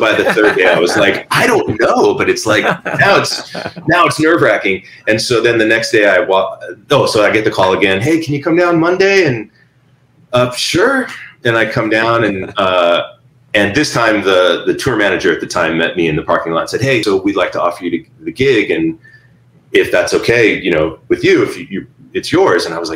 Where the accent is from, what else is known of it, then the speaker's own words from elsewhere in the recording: Simi Valley, California, United States; And I grew up working at this music store where I grew up in Simi Valley.